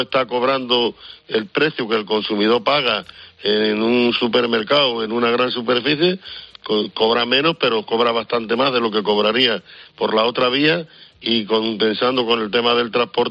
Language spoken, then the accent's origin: Spanish; Extremadura, Spain; en los mercados de Extremadura, que es de donde soy yo